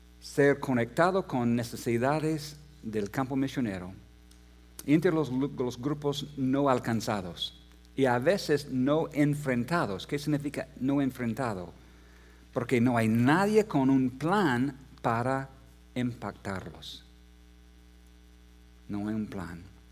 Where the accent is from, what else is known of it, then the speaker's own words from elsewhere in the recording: Arequipa, Peru; Yo soy arequipeño de corazón, que significa que yo soy peruano de corazón